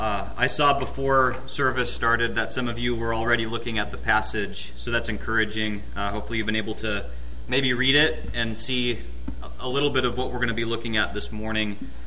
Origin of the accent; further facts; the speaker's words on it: Minnesota, United States; I think about growing up in Minnesota. I grew up on 10 acres. And our driveway was a dirt driveway. And since it snows like 17 months out of the year in Minnesota